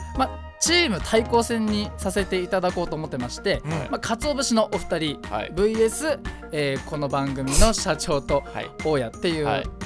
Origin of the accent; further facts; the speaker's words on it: Fujisawa, Kanagawa, Japan; 藤沢出身の俳優タレントとして活動する私